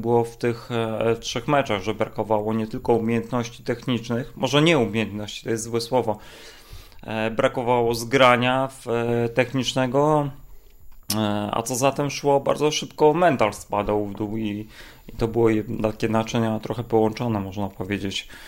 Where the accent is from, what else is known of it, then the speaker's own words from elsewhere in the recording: Olsztyn, Warmian-Masurian Voivodeship, Poland; Jak wiesz, doskonale ja jestem stąd